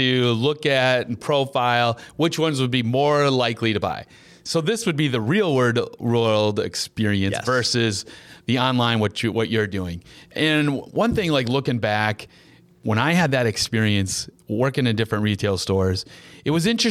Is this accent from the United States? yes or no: yes; Midwest, United States; now in Las Vegas, United States; I'm coming from the Midwest, I'm down in Las Vegas, this is all brand new to me